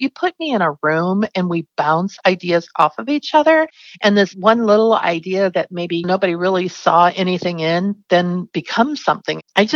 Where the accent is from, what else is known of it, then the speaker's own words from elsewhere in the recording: Ferguson, Missouri, United States; And I'm originally from Ferguson, and I just believe that whatever we're doing now doesn't have to be the way it is.